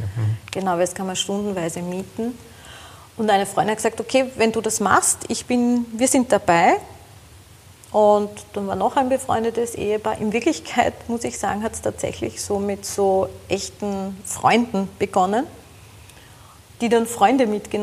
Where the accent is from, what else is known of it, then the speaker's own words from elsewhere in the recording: Guntramsdorf, Lower Austria, Austria; wir sind ja aus Guntramsdorf